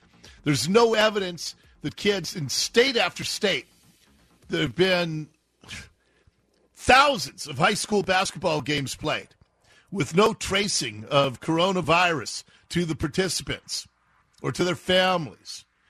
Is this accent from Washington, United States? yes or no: yes; Seattle, Washington, United States; So I grew up in Seattle. I grew up in what was a distinctly single-family zoned neighborhood.